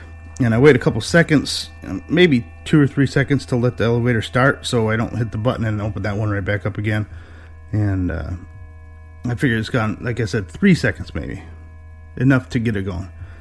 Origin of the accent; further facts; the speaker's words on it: Michigan, United States; I'm from Michigan, just north of Detroit a little ways, and I got a story for you.